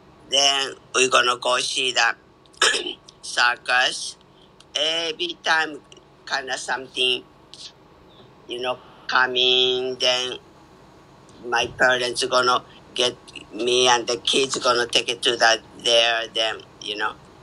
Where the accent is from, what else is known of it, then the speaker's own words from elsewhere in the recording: Okayama, Japan; Okayama, not a city, little bit kind of countryside.